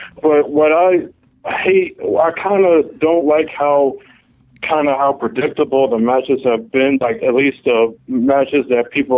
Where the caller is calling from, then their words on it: Virginia, United States; from Virginia.